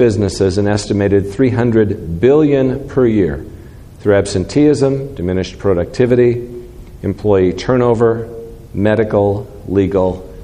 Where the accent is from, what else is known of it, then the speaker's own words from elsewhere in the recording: Texas, United States; We were talking to other people in the Yosemite area, and we're from West Texas, and they said, well, I bet you don't have anything like this in West Texas, do you?